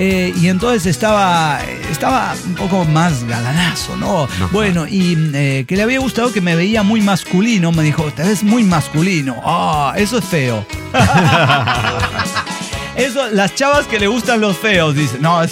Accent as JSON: {"language": "Spanish", "town": "Ciudad Juárez", "region": "Chihuahua", "country": "Mexico", "lives_now": "Guadalajara, Mexico", "said": "soy un cuate provincia, vengo de Juárez."}